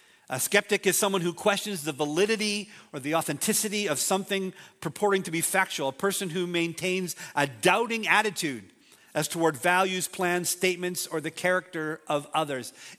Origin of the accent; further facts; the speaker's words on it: Revelstoke, British Columbia, Canada; See, I'm from Revelstoke. Revelstoke.